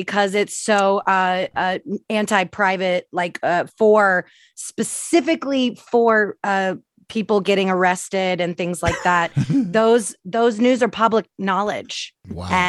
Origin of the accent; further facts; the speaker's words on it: Tampa, Florida, United States; I am from Florida originally, born and raised in Tampa.